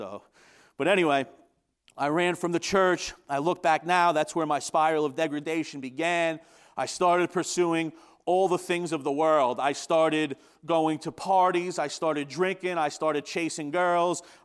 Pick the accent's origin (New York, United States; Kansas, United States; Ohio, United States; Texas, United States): New York, United States; As you could tell by my accent, I'm not from Western New York. I grew up in a small town of 55,000 people on Long Island.